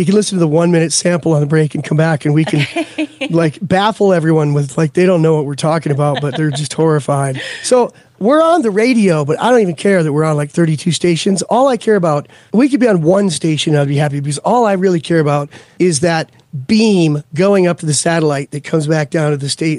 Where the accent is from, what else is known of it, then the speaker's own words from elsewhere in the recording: Canada; I'm French Canadian.